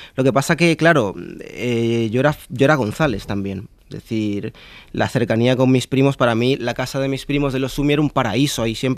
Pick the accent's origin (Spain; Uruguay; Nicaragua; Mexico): Nicaragua; yo también soy de Nicaragua